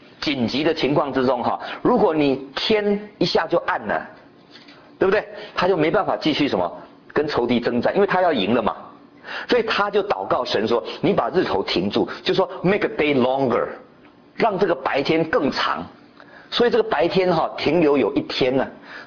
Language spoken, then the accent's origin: Chinese; China; 下冰炮我们中国人讲